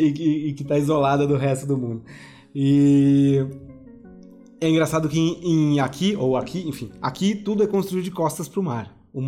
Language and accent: Portuguese; Curitiba, Paraná, Brazil; born there; Eu sou cartesiano, que eu não nasci aqui, nasci lá, em Curitiba.